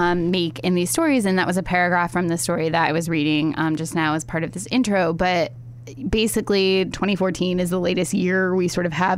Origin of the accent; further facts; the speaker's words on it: Ohio, United States; My home state.